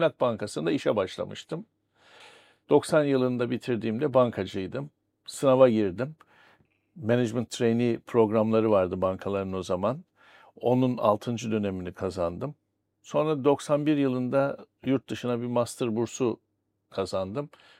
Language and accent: Turkish; Mersin, Turkey; Abi ben Mersinliyim. Mersin'de doğdum. Anam da Mersinli, babam da Mersinli. Hani derler ya yedi göbek sülale Mersinli. Biz Mersinliyiz. Ben Mersin'de doğdum. Mahalle ilkokuluna gittim.